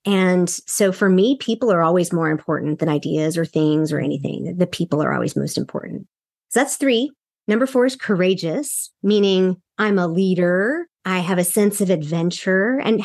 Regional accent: South Korea; Like I said, I grew up in Korea and they build things very quickly.

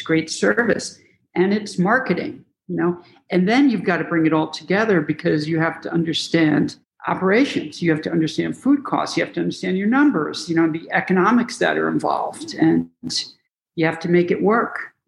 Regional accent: New Haven, Connecticut, United States; now in Chicago, United States; And our pizza is modeled after the pizza that I grew up eating in New Haven, Connecticut, which is thin crust, and you fold it and fold it.

